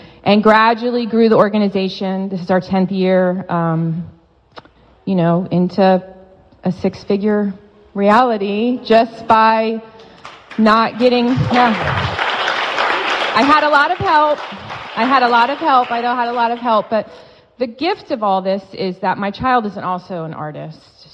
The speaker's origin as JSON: {"language": "English", "town": "St. Petersburg", "region": "Florida", "country": "United States", "tie": "born or raised there", "said": "But when I grew up here in St. Pete, I'm born and raised. My mother's born and raised. I grew up in Johns Pass, literally grew up in Johns Pass"}